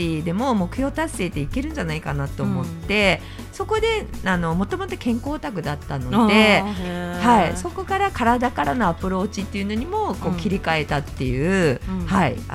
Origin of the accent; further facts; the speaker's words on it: Nagasaki, Japan; moved away as an adult; now in Tokyo, Japan; 2019年の12月24日に東京に上京してきたので